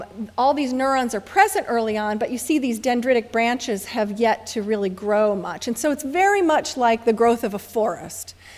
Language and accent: English; Chicago, Illinois, United States; I'm from Chicago, where the trees are bare all winter.